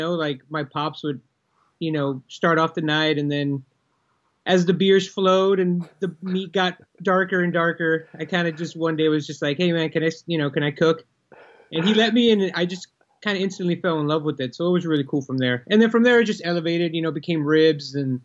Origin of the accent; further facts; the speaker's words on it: Texas, United States; I'm born and raised here, and just started barbecuing when I was like 16 years old. I mean, as a Texan, you just grow up behind a grill and stuff.